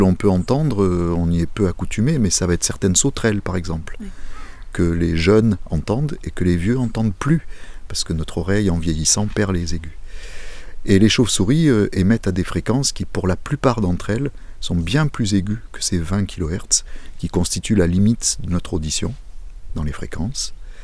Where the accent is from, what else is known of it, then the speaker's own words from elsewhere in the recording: Nouvelle-Aquitaine, France; born there; je suis né en Limousin, pas très loin de la Braine, donc de l'Indre. J'habite en Creuse, et dans une région où les milieux naturels sont omniprésents